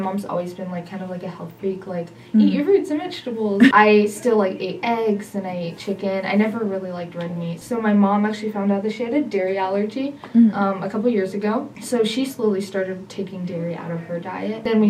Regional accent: Orlando, Florida, United States; born there; first language Portuguese; No, so I was actually born in Orlando. My mom came to the United States when she was 18.

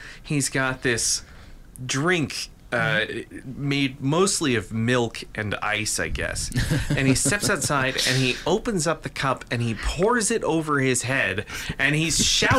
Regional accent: Kansas, United States; Government Day growing up in Kansas when I was in high school, I went to Government Day and they took me to the county jail

